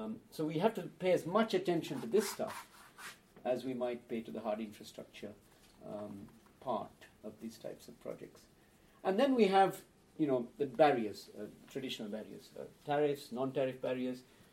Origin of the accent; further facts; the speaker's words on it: Sri Lanka; I'm not from India, by the way. I'm from Sri Lanka originally, but I've lived here for many years.